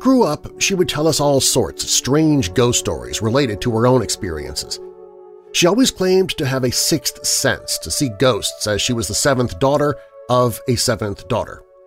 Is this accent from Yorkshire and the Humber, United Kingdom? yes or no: no; Boston, East Midlands, United Kingdom; They got married and settled in England after the war and brought up their family in my hometown of Boston.